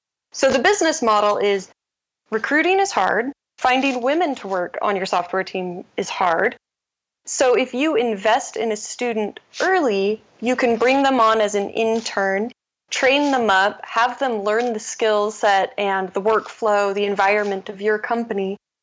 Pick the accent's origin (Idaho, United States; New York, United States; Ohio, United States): Idaho, United States; now in Seattle, United States; And then, of course, I grew up in Idaho, which is not too far.